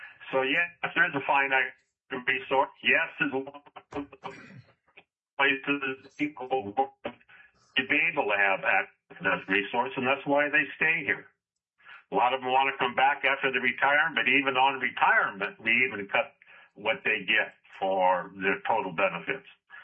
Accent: Juneau, Alaska, United States; born there; I was born Juno on Territorial Bay. I was a young man when we got our statehood

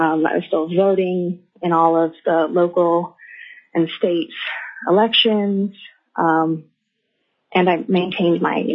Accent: Juneau, Alaska, United States; I grew up in Juneau

